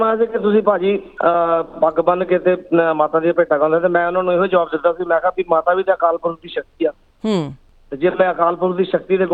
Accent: Jamshedpur, Jharkhand, India; born there; actually ਜਿੱਥੇ ਮੇਰਾ ਜਨਮ ਹੋਇਆ ਜਮਸ਼ੇਦਪੁਰ, ਪਹਿਲਾਂ ਬਿਹਾਰ ਸੀ, ਅੱਜ ਕੱਲ ਝਾਰਖੰਡ ਹੈ ਉਹ

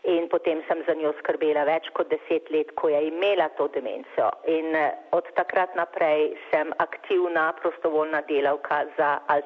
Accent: Šoštanj, Savinja, Slovenia; Rojena sem bila v Šoštanju in tam sem potem končala osnovno šolo, naredila sadjarsko šolo v Svečini pri Mariboru

